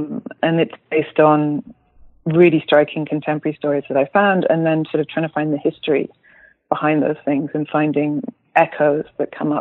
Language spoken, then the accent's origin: English; United Kingdom; now in Berlin, Germany; I'm a British writer. I live in Berlin. I've been here for the last 11 years